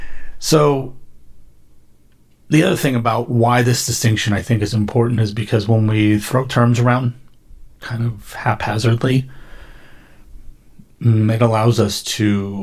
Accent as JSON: {"language": "English", "region": "California", "country": "United States", "tie": "born or raised there", "said": "I grew up in California."}